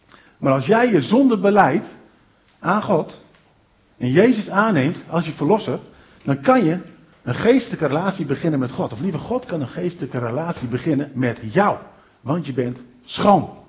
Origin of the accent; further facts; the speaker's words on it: Delfzijl, Groningen, Netherlands; En ik ben in Delzijl opgevoed met de woorden: Hij komt spoedig.